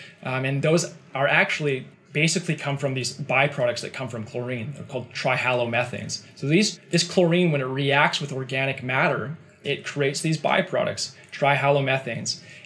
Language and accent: English; Vancouver, British Columbia, Canada; we're from Vancouver. I'm born and raised in Vancouver